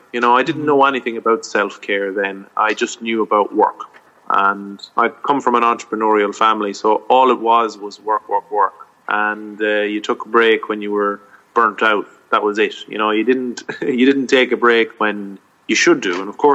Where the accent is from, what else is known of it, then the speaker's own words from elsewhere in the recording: Ireland; also born or lived in Australia; And being Irish and leaving was part of it. And you do allow yourself to feel homesick.